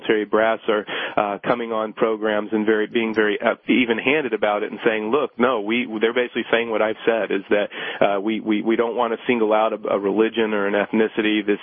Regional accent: Houston, Texas, United States; Born and raised in Houston, Texas, and I went to school at Texas A&M University, and here we are.

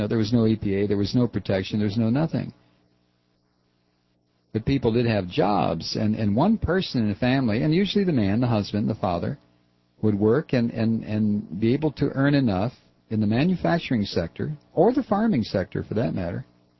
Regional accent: United States; I guess because of my age and the period of time that I grew up in the United States

